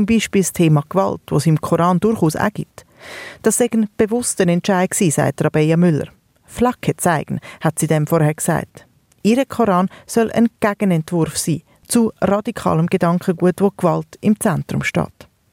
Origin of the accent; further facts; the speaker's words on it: Switzerland; Aber auch bei uns in der Schweiz können so Kinderkoran helfen.